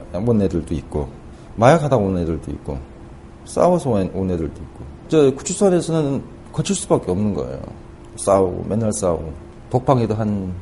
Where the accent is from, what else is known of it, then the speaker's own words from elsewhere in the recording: North Korea; 거기서 나는 북한 사람입니다.